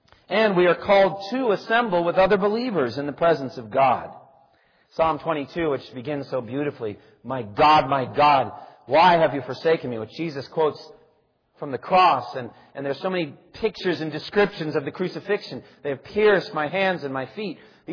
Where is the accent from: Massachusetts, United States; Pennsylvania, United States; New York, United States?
Massachusetts, United States; For myself, I was raised in Eastern Massachusetts as an Irish Catholic kid. I was an altar boy. And I went to St. Jeremiah's Church and St. Anselm's Church.